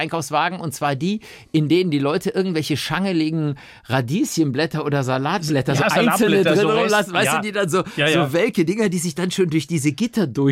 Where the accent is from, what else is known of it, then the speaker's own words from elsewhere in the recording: Cologne, North Rhine-Westphalia, Germany; Das musst du mir als Kölner nicht sagen.